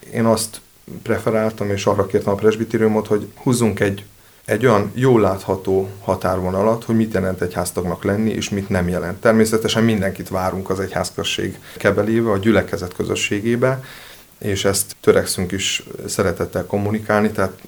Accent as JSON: {"language": "Hungarian", "town": "Vásárosnamény", "region": "Szabolcs-Szatmár-Bereg", "country": "Hungary", "tie": "born there", "said": "mert én Vásárosamény születésű vagyok"}